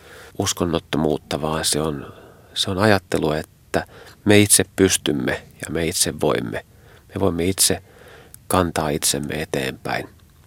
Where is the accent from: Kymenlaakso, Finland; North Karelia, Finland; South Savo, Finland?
Kymenlaakso, Finland; Kouvola; moved away as an adult; olen aikanaan syntynyt Kouvolassa, eli olen paljasjalkainen kouvolalainen ja siellä sitten viettänyt elämästäni ensimmäiset vuodet sinne 18 asti, jolloin lähdin sitten opiskelemaan.